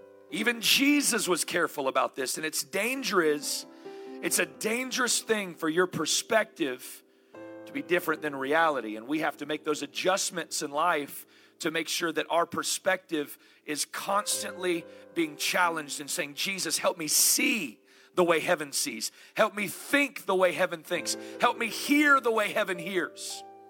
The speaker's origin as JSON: {"language": "English", "region": "the South", "country": "United States", "tie": "born or raised there", "said": "You know, I was raised in the South, and being raised in the South, I'm not talking about Southern Canada, I'm talking about Southern United States"}